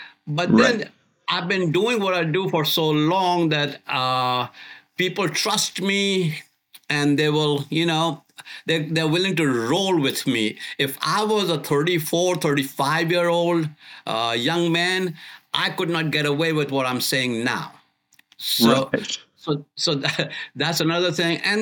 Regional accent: India; When people will forgive me, thinking, you know, he's just an Indian.

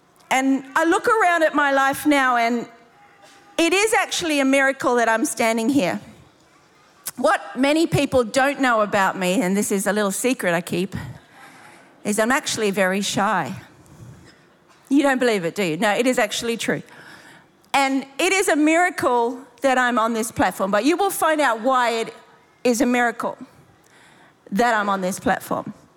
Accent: Brisbane, Queensland, Australia; moved away; I'm from Sheffield, England, but I'm not. I'm actually from Brisbane.

